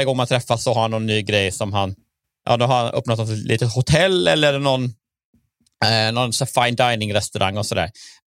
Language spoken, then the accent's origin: Swedish; Kalmar, Kalmar County, Sweden; att jag är från Kalmar